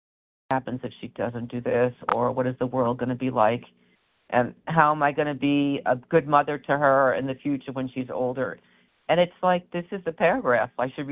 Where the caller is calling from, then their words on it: New Jersey, United States; Oh, I'm calling from New Jersey.